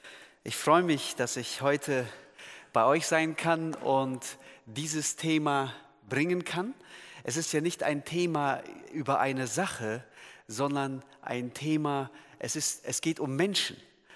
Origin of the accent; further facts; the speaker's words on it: Turkey; German is a second language; ich bin Türke, also bin ich Moslem.